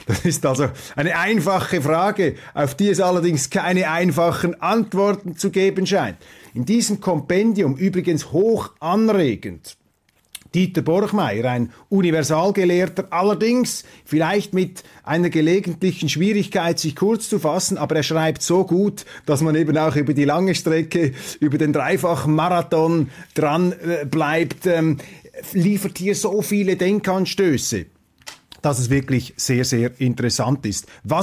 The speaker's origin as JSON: {"language": "German", "country": "Switzerland", "said": "und das sage ich Ihnen als Schweizer mit deutschem Migrationshintergrund, um hier meine Street Credibility gleich mal wieder mit dem Matterhorn winkend unter Beweis zu stellen"}